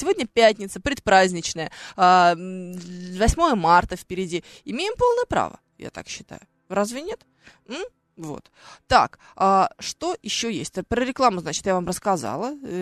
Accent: Moscow, Russia; born there; я родилась в Москве, в роддоме номер 4.

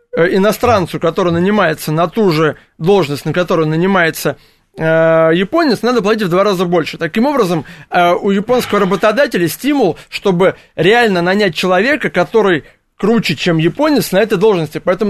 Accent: Moscow, Russia; Город я коренной москвич, у меня отец из Владимирской области.

